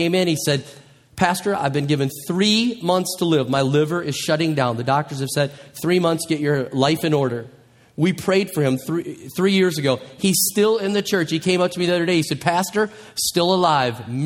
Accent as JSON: {"language": "English", "region": "Minnesota", "country": "United States", "said": "I mean, I'm from Minnesota. How many know that was part of the Louisiana Purchase? So I'm like a Northern Cajun."}